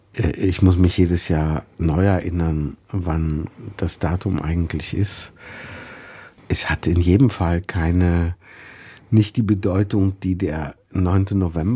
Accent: Germany; Naja, die DDR war, man saß in der Falle. Ich bin ja aufgewachsen in der Niedergangsphase.

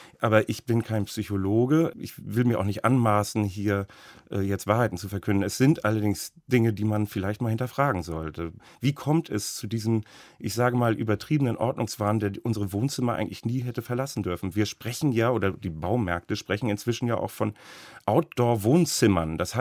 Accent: Berlin, Germany; Ich selbst bin Berliner und erlebe das hier im Berliner Raum eher weniger

